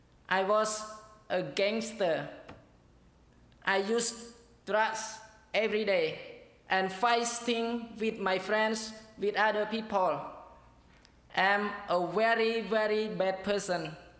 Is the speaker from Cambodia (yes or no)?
yes; Cambodia; I am from Cambodia. I am a pastor of San Sok Baptist Church, Phnom Penh, Cambodia.